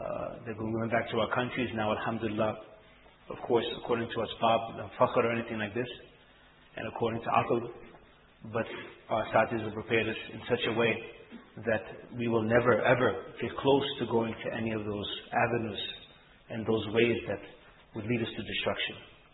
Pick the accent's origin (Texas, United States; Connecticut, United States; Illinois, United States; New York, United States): New York, United States; Being from a foreign country, foreign from here, and growing up in New York